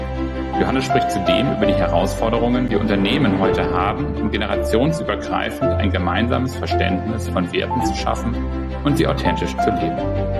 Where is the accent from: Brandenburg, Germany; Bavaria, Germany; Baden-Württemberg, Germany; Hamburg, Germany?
Hamburg, Germany; ich bin auch Hamburger und ne, mein Opa hat noch hier so Stückgut für die HALA irgendwie dann so im Hafen gemacht.